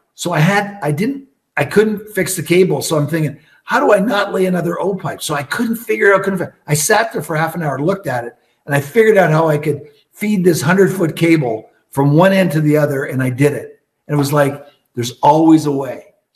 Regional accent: Canada; also born or lived in Newark, New Jersey, United States; in 1956, in December, my mom told my dad, when I was born in Newark, New Jersey, and my mom told my dad, we're moving back to Canada.

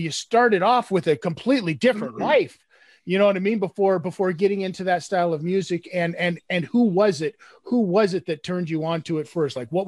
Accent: Las Vegas, Nevada, United States; And I grew up in Las Vegas, Nevada and stuff like that.

